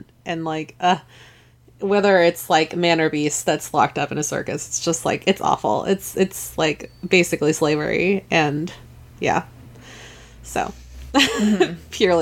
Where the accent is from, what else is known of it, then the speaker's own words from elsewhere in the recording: United States; I say they, I am American.